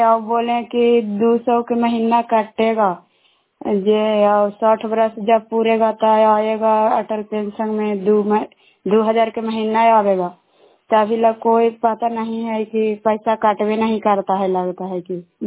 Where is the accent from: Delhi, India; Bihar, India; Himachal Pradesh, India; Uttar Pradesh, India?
Bihar, India; Bairiganj; मकरौता पंचायत से बोल रही हूँ, बैरीगंज के रहने वाली हूँ, कराय ब्लॉक से बोल रही हूँ।